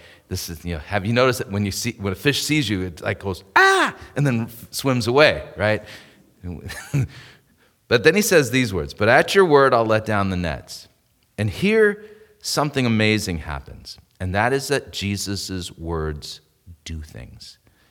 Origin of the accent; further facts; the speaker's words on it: California, United States; When I grew up in Southern California, spent a lot of time at the beach.